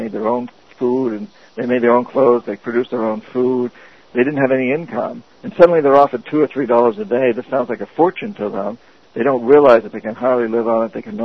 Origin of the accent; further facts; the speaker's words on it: New England, United States; or I'm from New England, so I keep going back to Boston.